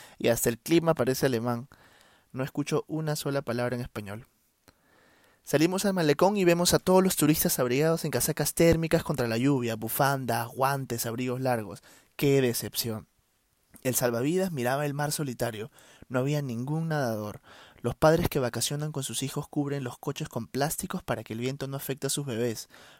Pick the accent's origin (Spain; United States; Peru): Peru; Yo soy peruano y ella luxemburguesa, respondo.